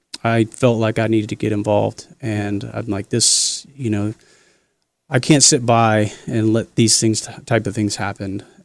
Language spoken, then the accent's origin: English; Charles City, Virginia, United States; I grew up mostly in Charles City. And so for me, that was home. I've moved away quite a few times over the years